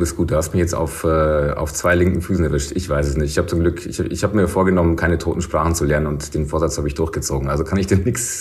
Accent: Regensburg, Bavaria, Germany; Als Regensburger, ja.

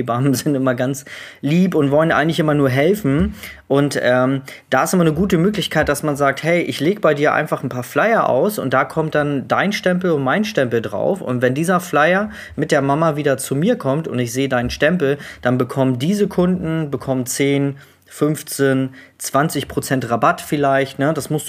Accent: Neumünster, Schleswig-Holstein, Germany; Ich komme hier aus Neumünster, Schleswig-Holstein.

